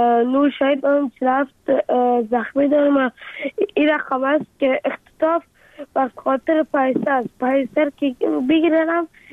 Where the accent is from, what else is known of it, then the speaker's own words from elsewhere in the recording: Afghanistan; افغانستان و وطن خودم را بسازم.